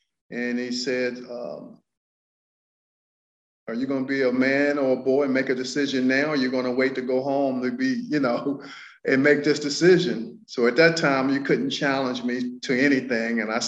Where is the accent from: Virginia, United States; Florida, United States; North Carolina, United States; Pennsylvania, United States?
North Carolina, United States; But growing up in North Carolina, your passion and your goals were to play in the ACC.